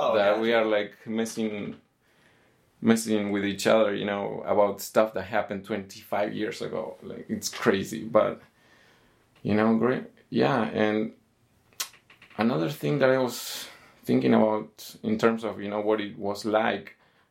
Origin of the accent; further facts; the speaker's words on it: Argentina; growing up in Argentina